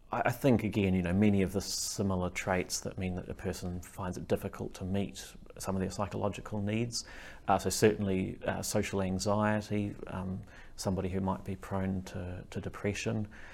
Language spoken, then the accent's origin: English; Christchurch, Canterbury, New Zealand; I'm a psychotherapist from Christchurch, New Zealand.